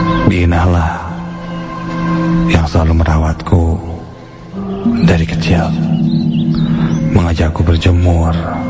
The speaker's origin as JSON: {"language": "Indonesian", "town": "Bandung", "region": "West Java", "country": "Indonesia", "tie": "born there", "said": "jadi aku lahir di Bandung. Ketika berumur 3 bulan, orang tuaku harus pindah"}